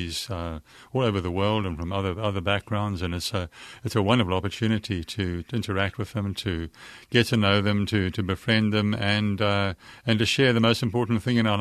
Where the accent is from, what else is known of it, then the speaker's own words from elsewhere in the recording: South Africa; now in United States; No, I'm from South Africa, and I'm not going to lose the accent anytime soon. Been here for 18 years now